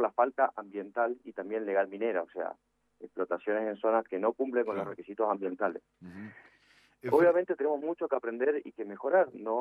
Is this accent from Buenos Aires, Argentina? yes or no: no; Mendoza, Argentina; Somos mendocinos que hacemos actividad extractiva petrolera hace décadas